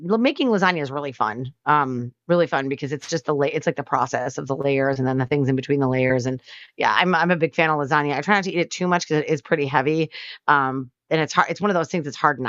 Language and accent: English; Wisconsin, United States; I'm from Wisconsin, right? So like everything that has more cheese, I'm happier with.